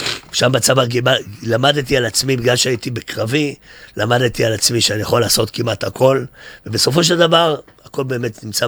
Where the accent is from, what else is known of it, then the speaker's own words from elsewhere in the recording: Jerusalem, Jerusalem District, Israel; גדלתי בגבעה הצרפתית בירושלים